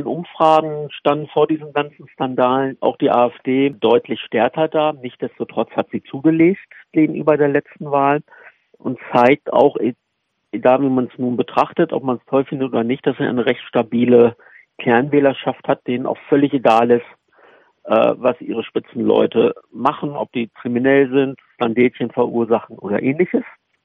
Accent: Lower Saxony, Germany; Und natürlich freut mich als Niedersachse und Deutscher auch

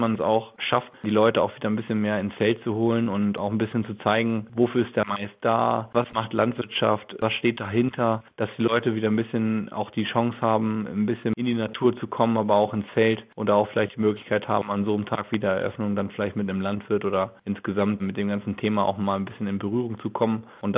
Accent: Rhede, North Rhine-Westphalia, Germany; das ist das Wappen aus der Rhede, dem Ort, wo ich herkomme.

